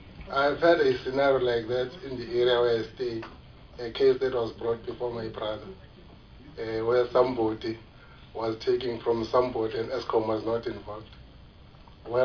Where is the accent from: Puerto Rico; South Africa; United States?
South Africa; Mzumbe, KwaZulu-Natal; I come from Mzumbe. The large part of Mzumbe is not connected.